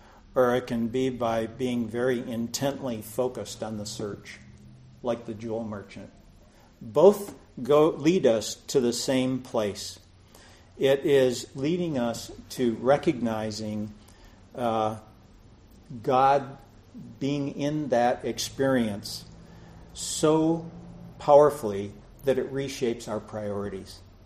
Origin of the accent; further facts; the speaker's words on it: New York, United States; also born or lived in Pennsylvania; now in San Jose, United States; So I quit engineering, moved from Pennsylvania back to New York, to my hometown, and worked with my brothers and my dad as a partner in the RV business again